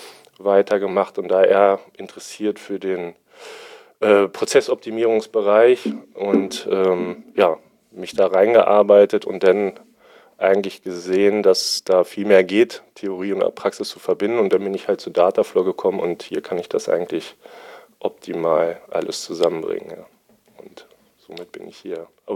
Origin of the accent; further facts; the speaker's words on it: Lower Saxony, Germany; ich komme aus der Region Göttingen, also ich bin hier groß geworden